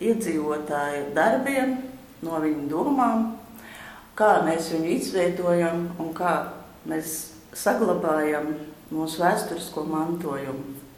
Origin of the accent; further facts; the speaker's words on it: Riga, Latvia; Un tā es tur piedzimu. Līdz 6 gadu vecumam es dzīvoju Āgenskalnā, un tad Rīga man asociējās ar smilšainu pagalmu, bet ļoti daudz ceriņiem, un visu laiku gāja tramvajas gar lokiem.